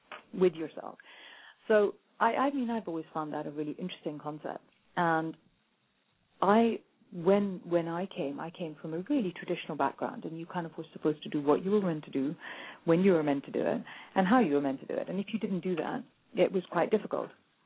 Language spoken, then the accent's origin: English; India; Now, I'm Indian, and that never occurred to me.